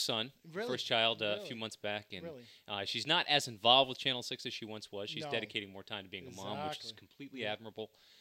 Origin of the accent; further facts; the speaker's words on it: Seekonk, Massachusetts, United States; I'm from Seekonk you know, so you're lucky to be able to work in this business in your hometown